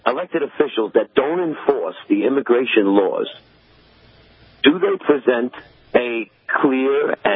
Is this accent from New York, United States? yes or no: yes; Brooklyn, New York, United States; now in Virginia, United States; I'm calling from Virginia, but I'm originally from Brooklyn.